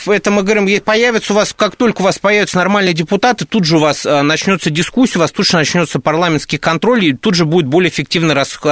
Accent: Moscow, Russia; born there; я тоже родился в Москве 30 лет назад в роддоме номер 10

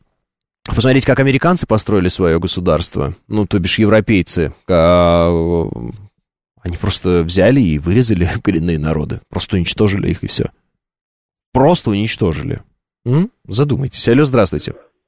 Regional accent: Oral, West Kazakhstan Region, Kazakhstan; Я, например, родом сам из Западного Казахстана. Вот есть такой город Уральск

